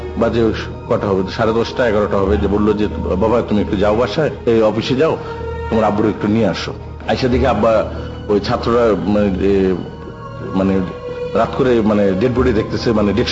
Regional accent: Dhaka, Dhaka Division, Bangladesh; born there; আমার জন্ম ঢাকা মেডিকেলেই

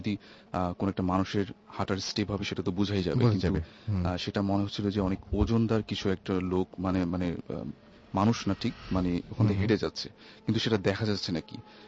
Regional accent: Dhaka, Dhaka Division, Bangladesh; পুরান ঢাকা থেকে এসেছি।

